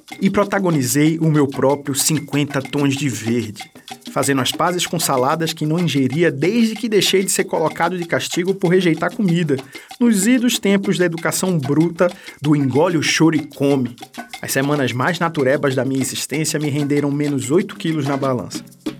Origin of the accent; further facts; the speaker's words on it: Paulista, Pernambuco, Brazil; moved away as an adult; also born or lived in Jaboatão dos Guararapes / Recife; e Pau Amarelo, no município do Paulista, onde eu nasci. Somente adulto, finalmente me mudei para o Recife, onde já estudava, trabalhava e, enfim, vivia. Eu deixei a cidade há quase uma década.